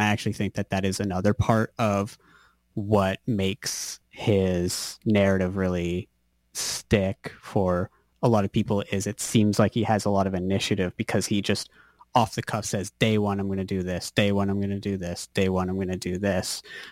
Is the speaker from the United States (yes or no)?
no; Canada; as a Canadian